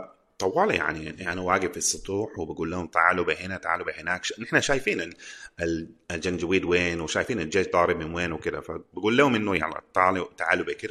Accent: Sudan; نهائي ما طالع من السودان مهما حصل، لو دم في الشارع أنا ما بطلع من السودان، السودان بلدي وما طالع منه وخلاص

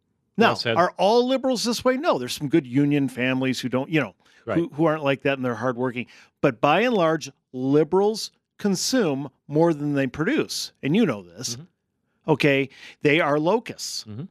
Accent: Wisconsin, United States; I'm from Wisconsin.

